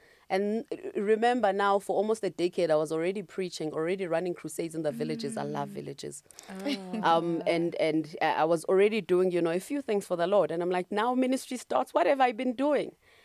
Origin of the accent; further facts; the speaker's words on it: Marysburg, KwaZulu-Natal, South Africa; now in Johannesburg, South Africa; I'm from Marysburg, which is in KZN, as you know. Yeah. Yeah, so I came to Joburg to work to do my articles.